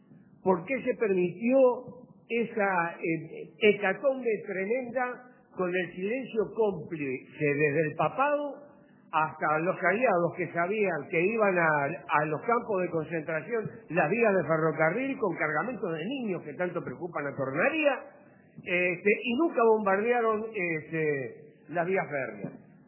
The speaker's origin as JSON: {"language": "Spanish", "country": "Uruguay", "said": "porque como uruguayo tengo que decir que siento la vergüenza"}